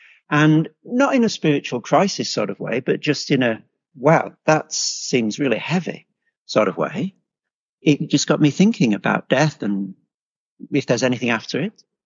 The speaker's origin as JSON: {"language": "English", "region": "England", "country": "United Kingdom", "said": "So yeah, I am English, as you could probably tell from the first word that I spoke."}